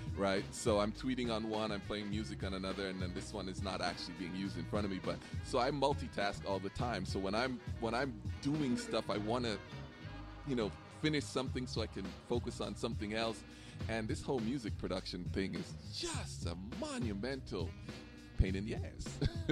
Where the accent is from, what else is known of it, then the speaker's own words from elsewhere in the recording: Jamaica; Like, I love my music. I'm Jamaican.